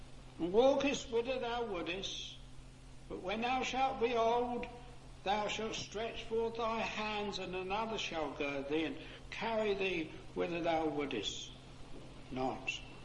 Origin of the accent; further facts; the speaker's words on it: Bedford, East of England, United Kingdom; I come from Bedford